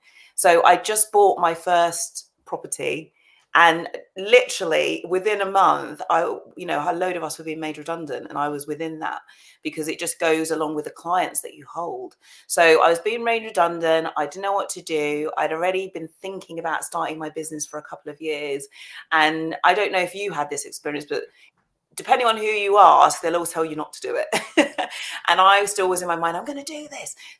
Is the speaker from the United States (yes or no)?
no; United Kingdom; And then ladder on that, we're British too.